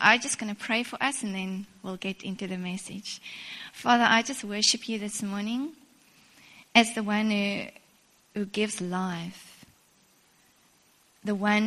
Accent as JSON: {"language": "English", "town": "Cape Town", "region": "Western Cape", "country": "South Africa", "tie": "born or raised there", "lives_now": "East London, South Africa", "said": "when we lived in Cape Town, we moved from Cape Town about 5 years ago to East London. And I was, for my whole life, I was used to a winter rainfall season"}